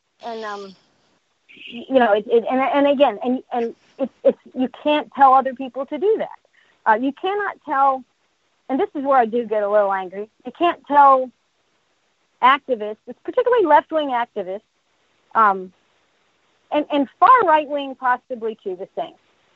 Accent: North Carolina, United States; now in Virginia, United States; I am a Southerner. Well, my husband says I'm not Southern enough, but I brought up North Carolina. I live in Virginia. I'm kind of Southern.

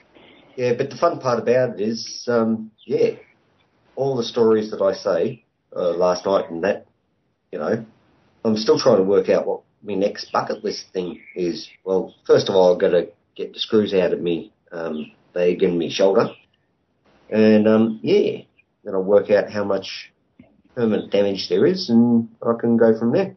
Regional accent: Melbourne, Victoria, Australia; We've got a similar sounding voice, and we're both Australian, both Melbourne

